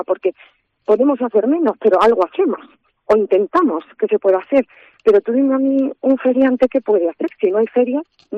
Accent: Ciudad Real, Castilla-La Mancha, Spain; yo soy una cantante manchega, nací en Ciudad Real

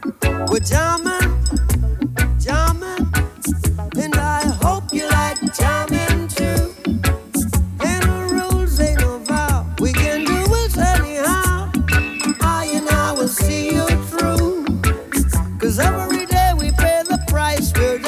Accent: Madrid, Community of Madrid, Spain; Yo soy de Madrid

